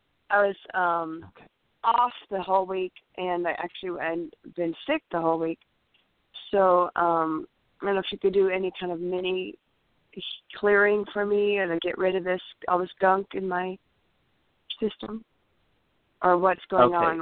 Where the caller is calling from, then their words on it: California, United States; Hi, this is … from California.